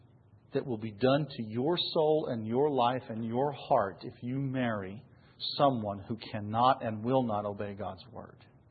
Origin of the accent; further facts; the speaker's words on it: Missouri, United States; I was from Missouri. She's from Texas.